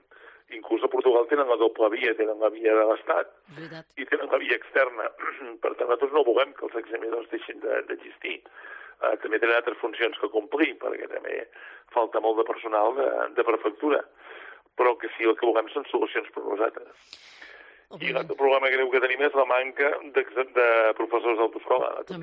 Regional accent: Catalonia, Spain; tots els catalans parlem com a mínim català i tots castellà

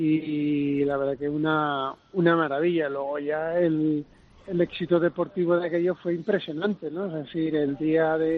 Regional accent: Madrid, Community of Madrid, Spain; born there; now in Barcelona, Spain; yo soy un chico nacido en Madrid y que vine a los Juegos de Barcelona pues para participar, pero mira, la vida da muchas vueltas y he acabado viviendo en Barcelona.

